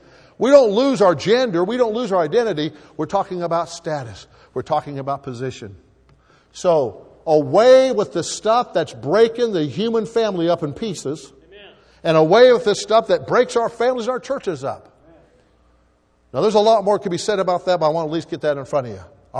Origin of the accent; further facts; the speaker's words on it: Kansas, United States; I'm from Kansas, and there's mountains everywhere in Kansas. And we get on top of Mount Sunflower. Mount Sunflower is right on the border of Kansas and Colorado.